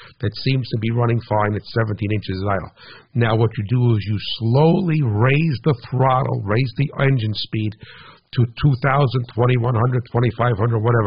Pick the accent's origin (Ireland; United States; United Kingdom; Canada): United States; New Jersey; and hey, whatever, I'm from New Jersey, right, so whatever, I don't have much of a filter